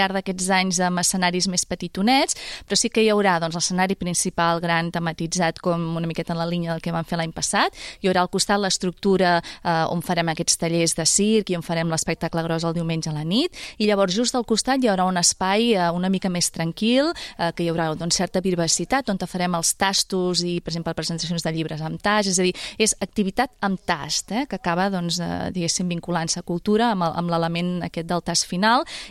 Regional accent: Calella, Catalonia, Spain; Calella és el meu poble, jo vaig néixer aquí i em sento d'aquí, encara que ara ocasionalment no hi estigui, doncs no hi visqui

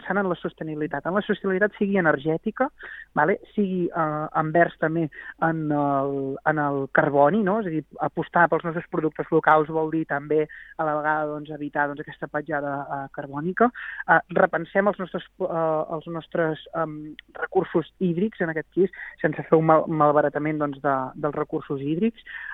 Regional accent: Gironella, Catalonia, Spain; jo en aquest cas soc del municipi de Gironella

